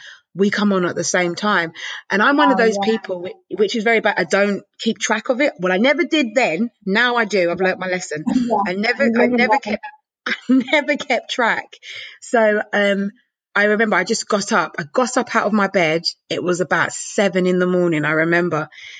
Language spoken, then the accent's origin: English; Jamaica; I'm Caribbean. I'm Jamaican.